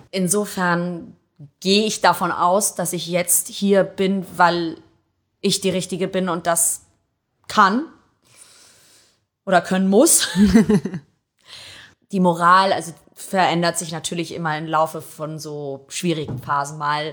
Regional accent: Hamburg, Germany; Doch, ich bin Hamburger. Aber ich habe immer noch einen italienischen Pass und ich fühle mich Italien sehr verbunden

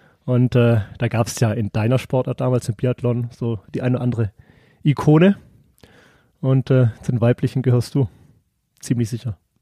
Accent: Germany; Ich bin Deutscher

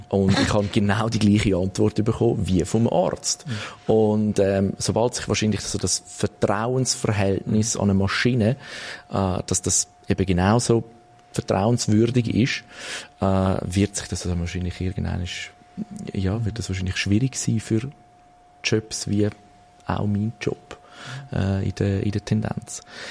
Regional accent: Switzerland

